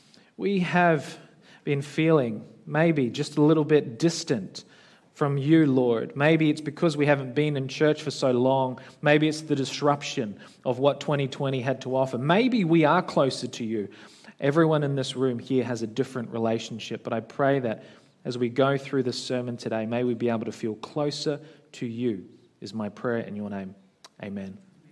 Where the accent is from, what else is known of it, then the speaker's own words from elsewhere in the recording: Philippines; I'm a Filipino, and so my natural urge is to hug everyone.